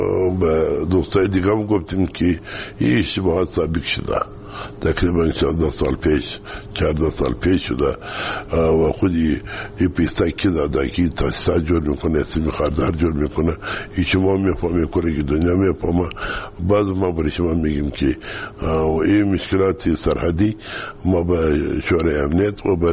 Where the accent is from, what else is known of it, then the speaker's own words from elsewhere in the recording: Kandahar, Afghanistan; ما از کندهار هستیم.